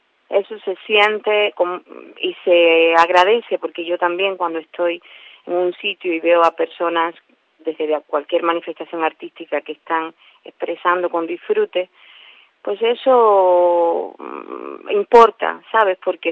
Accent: Cuba; also born or lived in Barcelona, Spain; Francamente, esté donde estés, me siento súper cubana y muy vinculada a mi cultura.

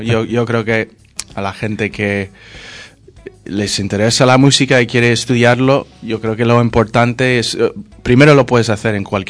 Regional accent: California, United States; Spanish is a second language; Yo soy de California.

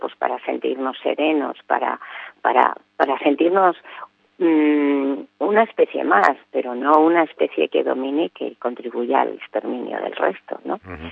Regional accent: Castile and León, Spain; mi tierra carballesa de Zamora también, porque yo tengo tres abuelos. Mis tres abuelos eran gallegos, lucenses, pero el otro abuelo era de la Carballeda sanabresa, al borde de Ourense.

